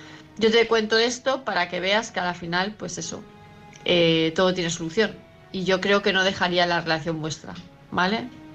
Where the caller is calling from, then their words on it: Palma, Balearic Islands, Spain; de Palma de Mallorca